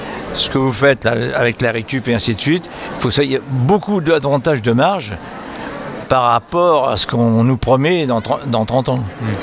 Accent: Chambord, Centre-Val de Loire, France; born there; Je suis né à Chambord.

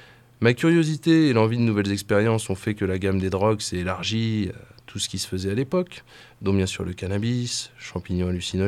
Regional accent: Villejuif, Île-de-France, France; born there; je suis né en 1962 à Villejuif, qui à l'époque était dans le 75 et est à l'heure actuelle dans le Val-de-Marne, 94.

